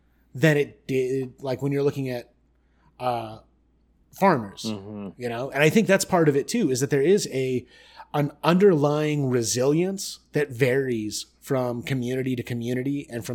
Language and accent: English; United States; And like for me as an American, that's kind of what worries me.